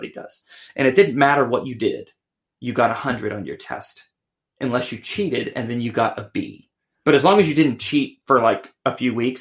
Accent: West Virginia, United States; So I grew up in West Virginia, and I probably went to probably one of the worst high schools in the country in terms of quality of education.

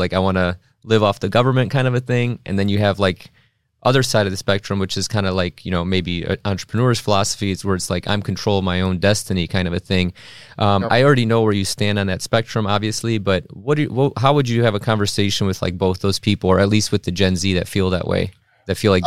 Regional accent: Cleveland, Ohio, United States; born and raised in Cleveland. You know, I've lived here my whole life.

